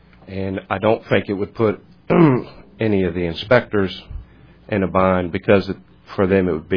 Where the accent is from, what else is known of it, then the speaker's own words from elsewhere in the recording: Virginia Beach, Virginia, United States; I'm from Virginia Beach.